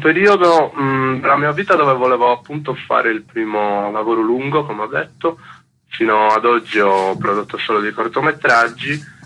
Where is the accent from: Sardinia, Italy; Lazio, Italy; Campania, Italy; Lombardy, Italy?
Sardinia, Italy; Nuoro; anch'io sono di Nuoro